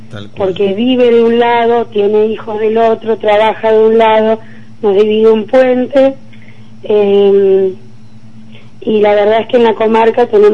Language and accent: Spanish; Viedma, Río Negro, Argentina; Exactamente, yo soy de Viedma, estoy en Viedma